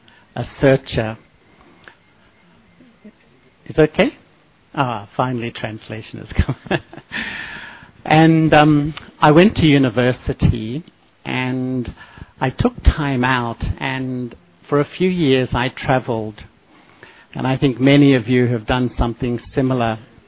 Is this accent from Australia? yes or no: yes; Melbourne, Victoria, Australia; I grew up in Melbourne.